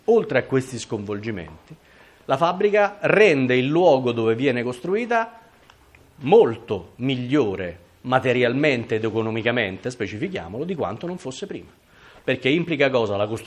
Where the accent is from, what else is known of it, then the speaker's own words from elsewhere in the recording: Rome, Lazio, Italy; a Roma, di cui mi dolgo ovviamente come romano